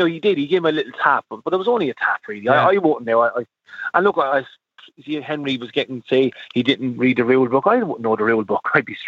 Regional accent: Waterford, Munster, Ireland; If I'm from Waterford, look, it'd be our benefit if Carol Hegarty got a red card for that.

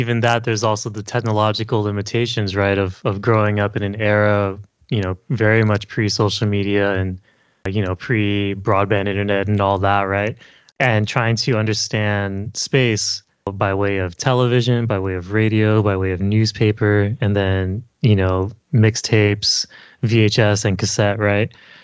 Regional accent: California, United States; she grew up near where I grew up in the San Gabriel Valley in the neighborhood of Bassett within La Puente. Shout out to La Puente and El Monte.

